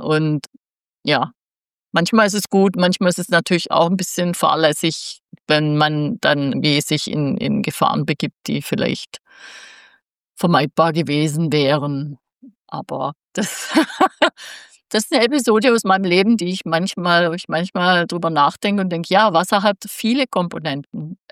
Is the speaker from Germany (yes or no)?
yes; Southern Germany, Germany; ich komme ja aus Süddeutschland und ich habe meine ganze Kindheit am Mittelmeer verbracht